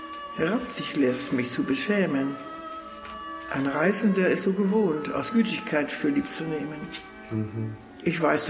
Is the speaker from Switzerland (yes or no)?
no; Stargard, West Pomeranian Voivodeship, Poland; Ich komme aus Pommern. Aus Hinterpommern bin ich sehr stolz drauf. Jawohl, ich bin eine Pomeranze. Ich sah meine Mutter ja so früh, da bin ich erst knapp 2 gewesen und hat meine Großmutter mich zu sich nach Stargard geholt.